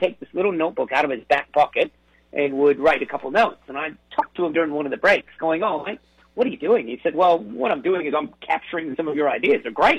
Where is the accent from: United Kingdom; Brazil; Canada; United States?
United States; moved away as an adult; now in Sydney, Australia; And I've been in Sydney, Australia for 23 of those years. I grew up in America.